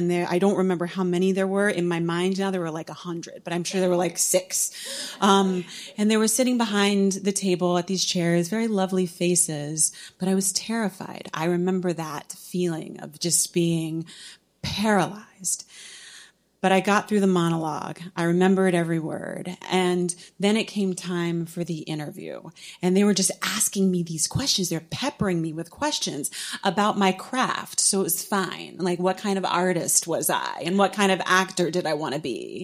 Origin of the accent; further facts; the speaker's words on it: San Antonio, Texas, United States; And I seized every opportunity that I could in my hometown of San Antonio, Texas